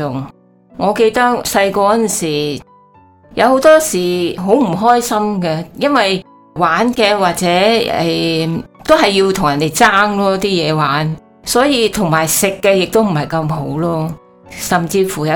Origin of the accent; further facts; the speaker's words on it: Macau; 那我其实就是出生在澳门的